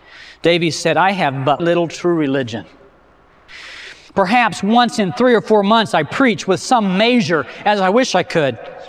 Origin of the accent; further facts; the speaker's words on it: Oklahoma, United States; I was raised in Oklahoma, and we have cattle there.